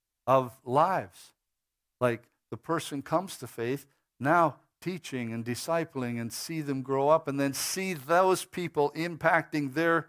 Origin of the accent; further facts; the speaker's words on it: Blackfalds, Alberta, Canada; I got saved at the age of 21 in Alberta. I grew up in Black Falls, south of here.